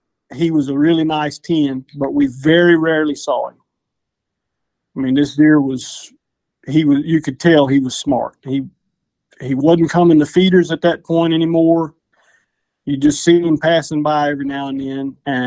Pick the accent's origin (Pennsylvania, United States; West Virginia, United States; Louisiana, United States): Louisiana, United States; De Quincy; I'm from De Quincy, Louisiana.